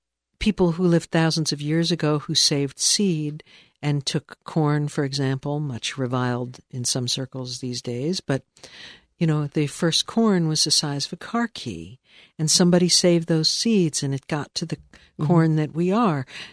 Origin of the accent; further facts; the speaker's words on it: New York, United States; But also because I grew up in New York, and as I say, my parents were writers.